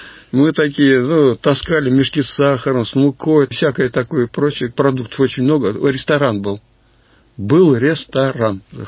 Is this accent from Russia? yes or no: yes; Volga region, Russia; Сам я волжанин и знаю по Волге, ко все, что там бывает.